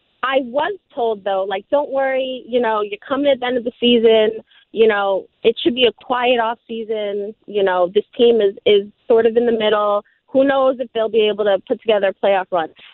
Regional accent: New York, United States; I am from New York, so we are a little negative, but that's not good.

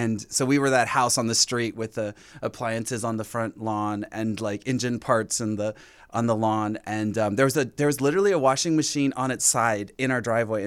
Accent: Fontana, California, United States; born or raised there

